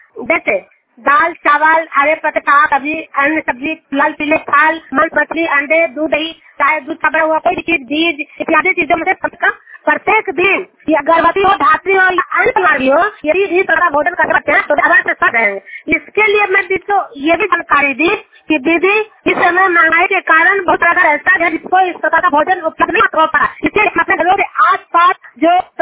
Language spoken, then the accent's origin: Hindi; Juniyar, Bihar, India; मैं नालंदा जिला हिलसा प्रखंड जूनियर गांव की निवासी हूँ